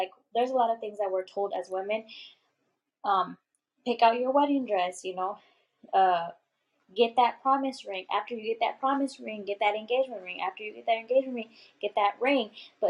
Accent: El Paso, Texas, United States; born there; And I was born in El Paso, my brother was born in Mexico, but she brought us to the States

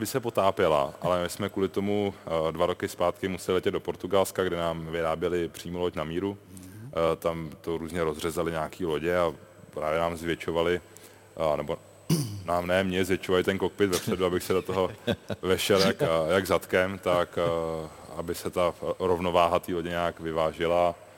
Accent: Prague, Czechia; Já jsem pražský. No, já jsem aktivní Pražák.

